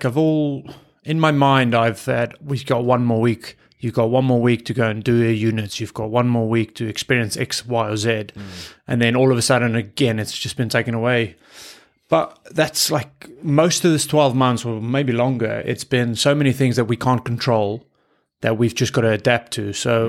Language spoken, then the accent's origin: English; Secunda, Mpumalanga, South Africa; grew up in a very small town, Secunda. Both my parents still live there. My sister lives there with her husband and 3 kids. Typical South African small town village.